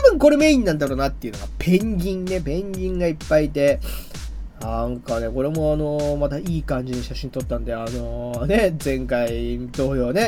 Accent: Hokkaido, Japan; 北海道にも、結構僕の地元の道東の方にあるですね

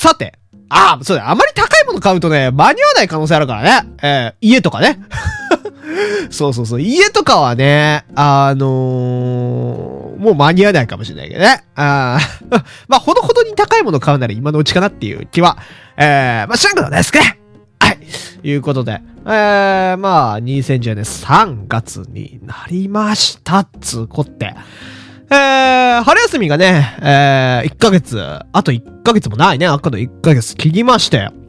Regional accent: Hokkaido, Japan; born or raised there

